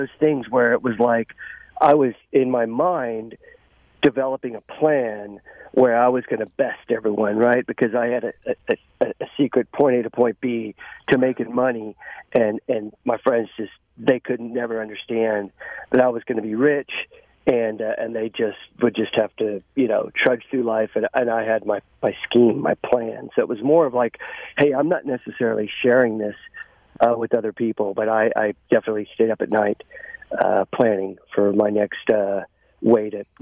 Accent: Texas, United States; and I grew up in Texas, right? So back then we didn't have, gambling wasn't legal.

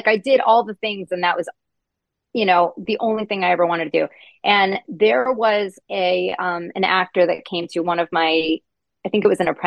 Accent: Florida, United States; also born or lived in New York; I was, but I grew up in Florida. Yeah.

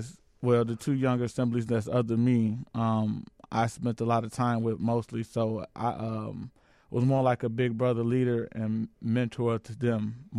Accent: Chicago, Illinois, United States; also born or lived in University Park; I'm from Chicago originally, but I started off young in University Park, Illinois.

